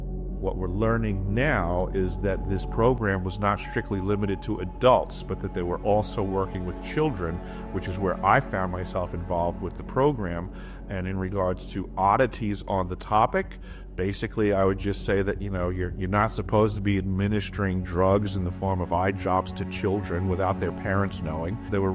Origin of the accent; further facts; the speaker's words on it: New York, United States; now in Alaska, United States; I currently reside in Alaska. I grew up on Long Island.